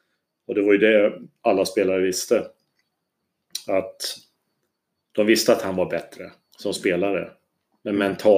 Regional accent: Sweden; Peter Carter kom från Australien, jag kom från Sverige, så vi mixar ju våra stilar då

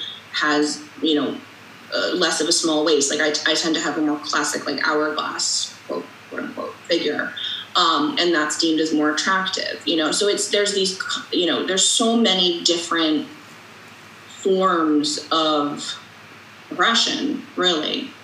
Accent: New York, United States; I mean, I'm from New York, and I grew up in Westchester, so there's a lot of Jews there.

